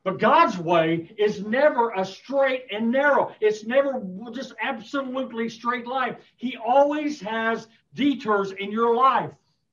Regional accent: Missouri, United States; now in Texas, United States; I didn't know Texas existed because I was from Missouri.

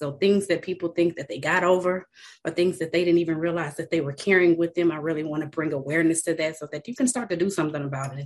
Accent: Colorado, United States; The world is so small. I'm from Colorado, where Clarence is, and I've got family in North Carolina.

